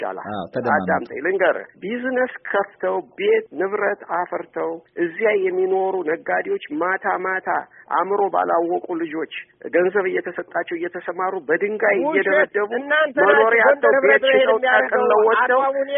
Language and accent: Amharic; Tikil Dingay, Amhara, Ethiopia; የላይ አርማጭሆ ከተማ ትክል ድንጋይ ትባላለች። ትክል ድንጋይ ቅማንት አማራ ለረጅም ጊዜ እኔ ተወልጄ እስከ ማድግ ድረስ በአንድ ላይ ነበር የሚኖረው።